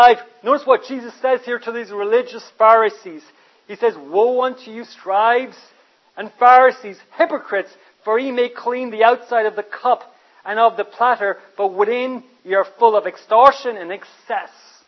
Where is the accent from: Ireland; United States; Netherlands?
Ireland; when I was growing up in Ireland, I lived about a mile away from my school.